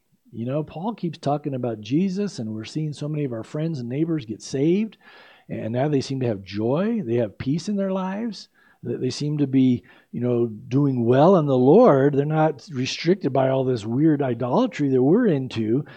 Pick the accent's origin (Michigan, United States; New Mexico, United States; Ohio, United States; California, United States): California, United States; San Diego; when I was a kid growing up in San Diego